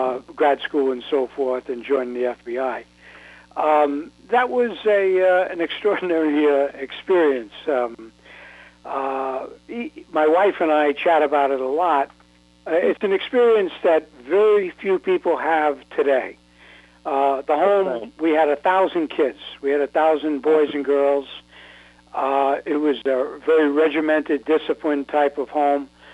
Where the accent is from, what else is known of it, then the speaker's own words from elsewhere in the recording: New York City, New York, United States; Well, you know, as a child in New York, growing up in New York, I was born in a welfare hospital, actually.